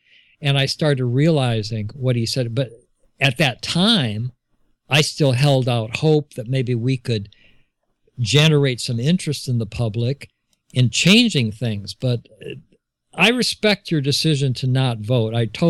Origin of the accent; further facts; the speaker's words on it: United States; moved away as an adult; It is my country. It is my passport, my citizenship. I'm an American.